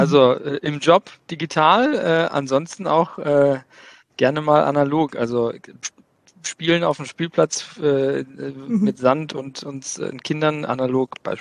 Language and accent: German; Castrop-Rauxel, North Rhine-Westphalia, Germany; Ich komme aus Castrop-Rauxel